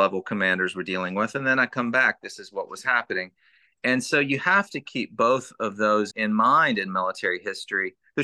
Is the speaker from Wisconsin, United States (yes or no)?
no; Missouri, United States; Being someone from the Midwest, I grew up in Missouri and went through three pretty bad tornadoes growing up.